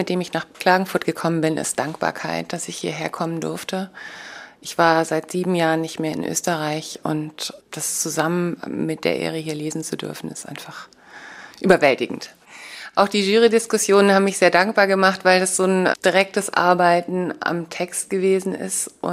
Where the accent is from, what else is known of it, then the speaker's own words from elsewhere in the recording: Berlin, Germany; ich bin aus Berlin.